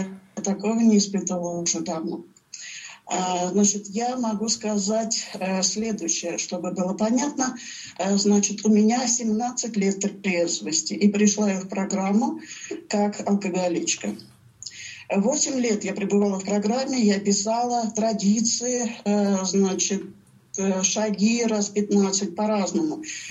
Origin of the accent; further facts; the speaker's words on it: Saint Petersburg, Russia; Как бы я из Петербурга